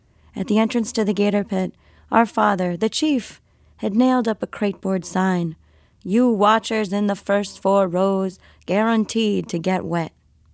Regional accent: Florida, United States; Well, so I grew up in South Florida

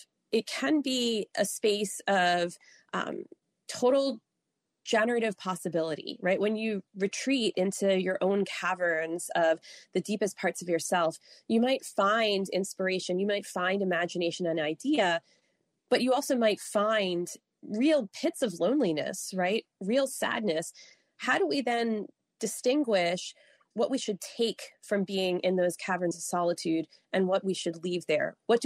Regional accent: Maryland, United States; now in Wisconsin, United States

